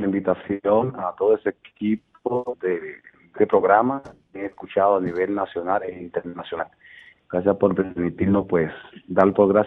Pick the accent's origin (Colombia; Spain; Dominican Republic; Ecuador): Dominican Republic; como sociedad y como médico y como dominicano